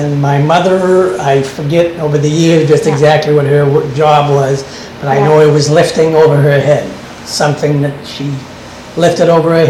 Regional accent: Auburn, Maine, United States; New Auburn was very, very French-Canadian. If you walked around the streets of New Auburn when I was a child, you would not hear anyone speaking

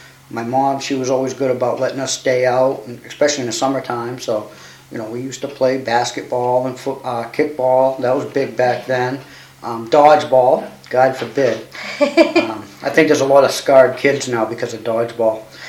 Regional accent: Lewiston, Maine, United States; also born or lived in Brunswick, Maine; I was born in Brunswick, Maine. In 1964. And did you grow up in Brunswick? No, I grew up mostly in Lewiston, Auburn.

